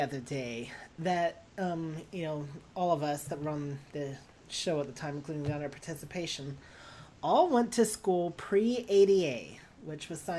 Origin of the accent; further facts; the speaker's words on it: Florida, United States; I grew up in Florida, so...